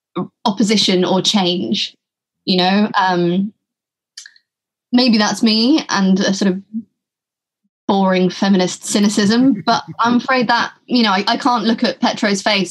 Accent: United Kingdom; as a Brit, as a fellow Brit

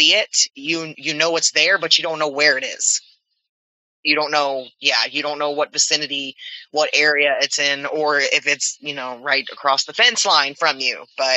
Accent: the South, United States; We're from the South, Josh.

